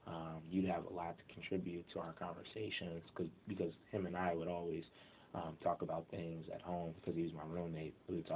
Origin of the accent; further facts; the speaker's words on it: Chicago, Illinois, United States; For sure, Well, I'm from Chicago. I went to a private high school called Loyola Academy.